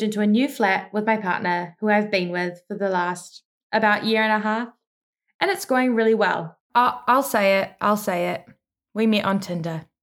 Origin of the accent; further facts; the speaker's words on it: Wellington, New Zealand; I grew up in Wellington, one of the best places ever, and went to a private girls' school for 13 years of my life.